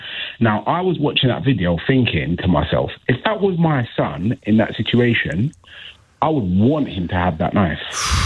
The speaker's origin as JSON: {"language": "English", "town": "Hackney", "region": "London", "country": "United Kingdom", "tie": "born or raised there", "said": "I'm 42 years old. I grew up in Hackney, you know, on the sort of like rougher side of town, should I say, yeah?"}